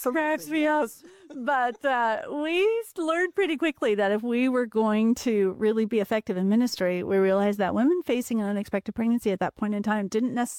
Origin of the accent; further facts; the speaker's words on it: Fremont, Nebraska, United States; I grew up in Fremont, actually, and then moved out to the Kearney area.